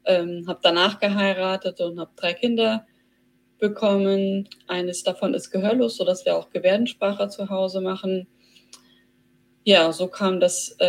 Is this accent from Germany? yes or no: yes; Rhineland-Palatinate, Germany; born there; Ja, also geboren bin ich im Hunsrück.